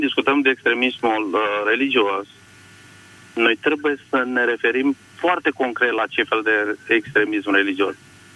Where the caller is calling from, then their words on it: Bucharest, Romania; vă sunt din București.